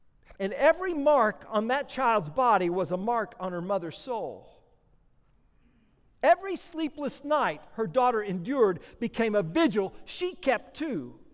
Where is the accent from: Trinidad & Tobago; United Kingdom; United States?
United States; First of all, I'm an American. And as an American, and maybe some of you fellow Americans, we're allergic to silence, right?